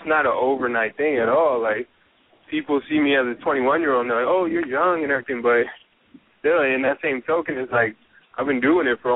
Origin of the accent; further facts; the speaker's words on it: Staten Island, New York, United States; now in Los Angeles, United States; I grew up in Staten Island, New York, and now I'm out in L.A.